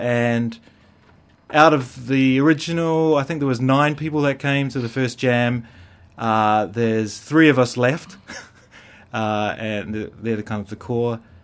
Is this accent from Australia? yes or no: no; New Zealand; also born or lived in London, United Kingdom; I'm from New Zealand